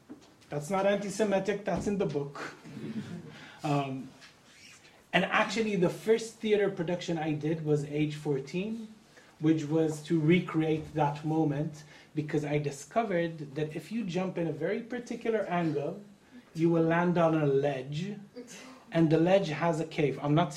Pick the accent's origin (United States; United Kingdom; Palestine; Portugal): Palestine; I grew up in Palestine, and for many years that was the center of where I created work.